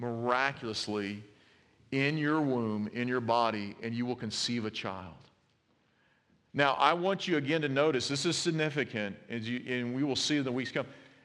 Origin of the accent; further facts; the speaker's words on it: Houston, Texas, United States; I grew up in the Houston area. She grew up in San Antonio, so we met in Dallas.